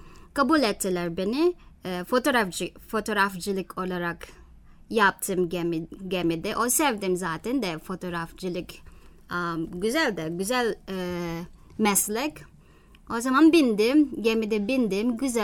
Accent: Manila, Metro Manila, Philippines; Turkish is a second language; Manila'da büyüdüm. Gazetecilik okudum ve de yaptım. 5-6 yıldır yaptım Filipinler'de.

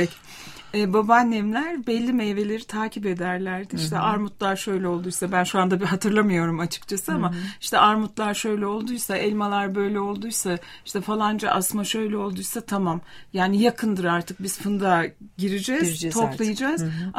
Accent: Ankara, Turkey; Anne tarafım Mengenli, Yörük. Ben doğma büyüme Ankaralıyım.

